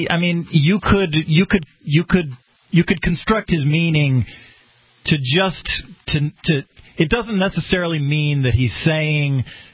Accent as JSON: {"language": "English", "country": "United States", "said": "Americans, I'm an American, damn it, and this is my specialty and I want to do it"}